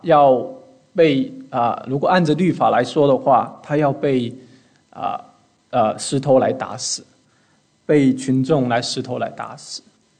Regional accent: China; 我们中国人可能有很喜欢看的可能电视剧啊或者书啊，你都有可能看过，就是包公。

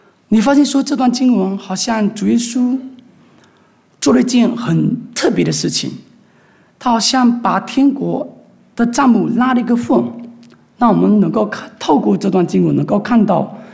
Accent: China; 我们知道我们都是来自于中国，我们在中国的文化里面，我们很忌讳谈论死亡

